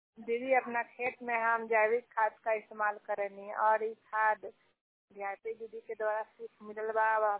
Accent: Bihar, India; सोनपुर प्रखंड कसौल पंचायत की रहने वाली हूँ।

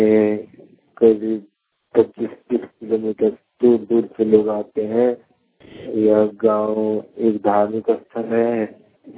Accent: Kajhwa, Bihar, India; मेरा गांव कझवा है, पोस्टर थाना वाला जिला औरंगाबाद में बिहार से हूँ।

